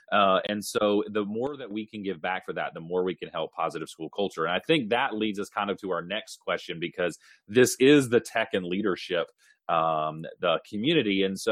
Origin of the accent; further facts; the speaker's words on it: Winston-Salem, North Carolina, United States; The Winston and Salem that's where those names of those cigarettes came from, is my hometown. The RJ Reynolds Corporation is in my backyard.